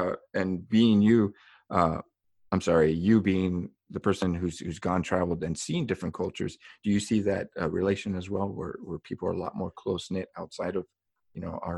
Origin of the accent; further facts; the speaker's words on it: United States; And that's how I grew up here in the States.